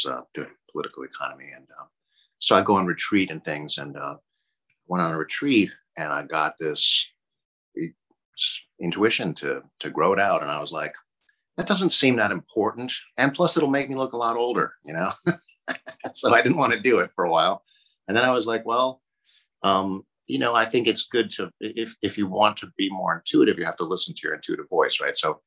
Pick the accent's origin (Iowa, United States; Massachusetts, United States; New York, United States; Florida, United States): Massachusetts, United States; Boston; I grew up on the East Coast. I grew up in Boston, and there they don't have as good a community college system at all.